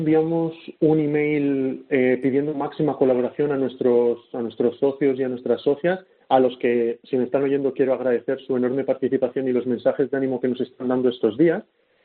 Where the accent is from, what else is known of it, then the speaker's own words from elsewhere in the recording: Madrid, Community of Madrid, Spain; De hecho, pues yo soy de Madrid